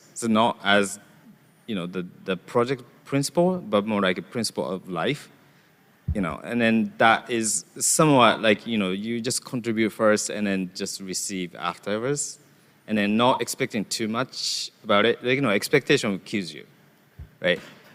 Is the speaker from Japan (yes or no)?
yes; Japan; I grew up in Japan.